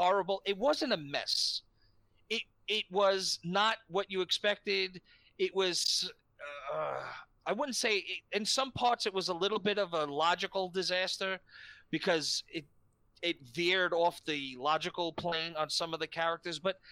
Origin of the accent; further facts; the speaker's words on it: New York, United States; That gives me as a New Yorker, a very weird